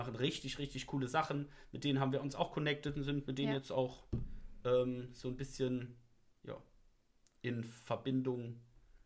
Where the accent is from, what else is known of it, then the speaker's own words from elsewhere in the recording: Saarland, Germany; Weil es ist Hannover, wir kommen aus dem Saarland. Das ist ja wirklich die ganz andere Ecke.